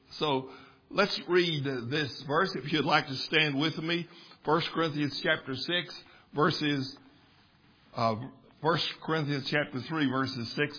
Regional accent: Texas, United States; I grew up in West Texas, about 200 miles west of here. Before there was television, but in my earliest days, from almost when I was born, we had the miracle of radio in our house.

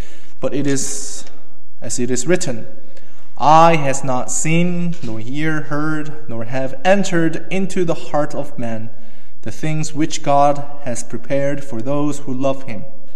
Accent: South Korea; English is a second language; these Canadians who never been to or seen or been to South Korea what it is like to have snow in my home country?

